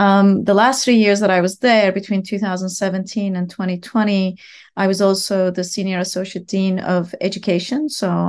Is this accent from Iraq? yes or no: no; Istanbul, Turkey; now in United States; I'm originally from Istanbul, Turkey. I came to the US to do my undergraduate in mathematics and economics at a small liberal arts college outside of Boston called Wellesley College.